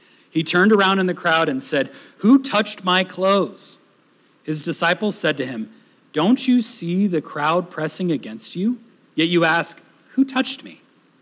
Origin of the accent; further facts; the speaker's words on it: Boston, Massachusetts, United States; I was raised in Boston, Massachusetts